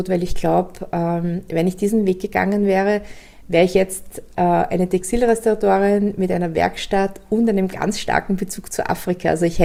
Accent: Austria; Oder eine absolute Ruhe, die wir ja bei uns in Mitteleuropa oder in Österreich nie haben.

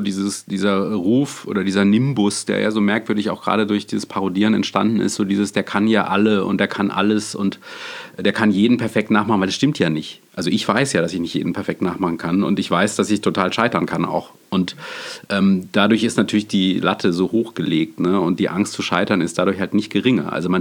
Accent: Freiburg, Baden-Württemberg, Germany; ich komme ja aus dem Schwarzwald, also Freiburg

